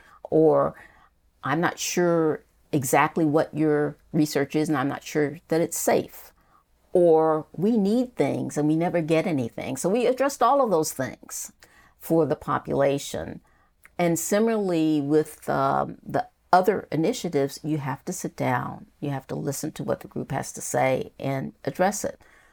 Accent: Oklahoma, United States; I grew up in Oklahoma.

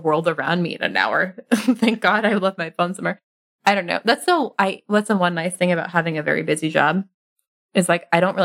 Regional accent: New York, United States; I grew up in outside of New York City. So there was pretty good cell phone service in my town.

